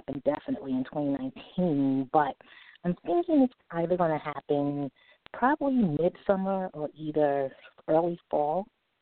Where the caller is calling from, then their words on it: New York City, New York, United States; I'm calling from New York City.